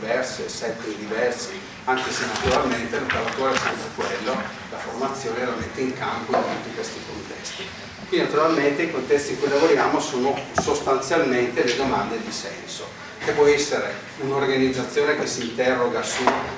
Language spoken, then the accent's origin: Italian; Brescia, Lombardy, Italy; Sono bresciano, si sentirà dall'accento ovviamente.